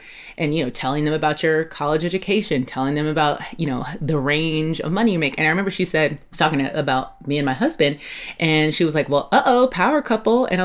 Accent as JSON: {"language": "English", "town": "Los Angeles", "region": "California", "country": "United States", "tie": "born or raised there", "also_born_or_lived": "Catalina Island", "said": "she and I grew up mostly in South Los Angeles, which they call it now. That's a rebrand. Back then we called it South Central LA. And I also spent a large portion of my childhood on Catalina Island"}